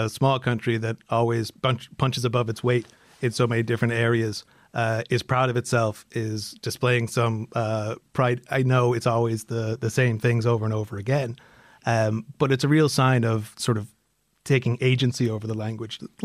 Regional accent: Boston, Massachusetts, United States; now in Ireland; My mother is from Leitrim. I'm originally from Boston.

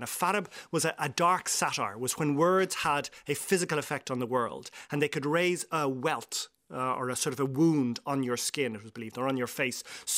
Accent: Donnybrook, Leinster, Ireland; also born or lived in West Kerry; I was brought up in Donnybrook, and there in the 1970s

